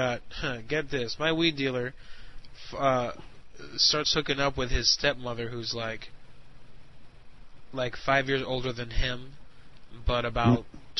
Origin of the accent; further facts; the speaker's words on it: Orlando, Florida, United States; also born or lived in Puerto Rico; I was born in Orlando, Florida. But I was partly raised in Puerto Rico, like I said. 3 months out of the 12 of every year, up until I was 18, I was in Puerto Rico with my family.